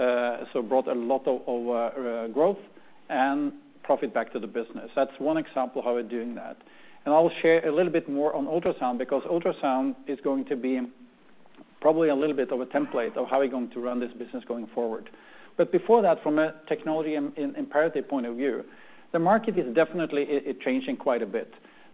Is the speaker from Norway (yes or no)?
yes; Norway; my accent, I'm Norwegian. I run this business from Norway